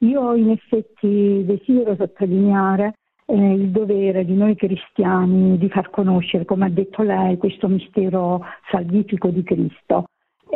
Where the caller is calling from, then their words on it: Basilicata, Italy; siamo dalla Basilicata.